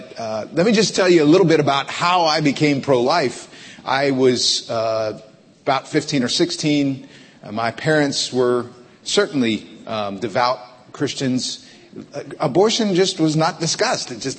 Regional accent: Liberty, Ohio, United States; also born or lived in Texas; So yeah, I grew up in Liberty, just north of Youngstown, if you're familiar with that. My dad started a church there when I was just a baby, and I was born in Texas.

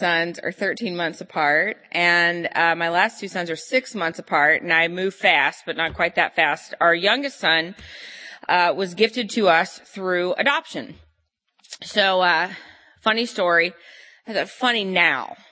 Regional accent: Texas, United States; Well, I am from Texas, so howdy. It's good to be here with y'all.

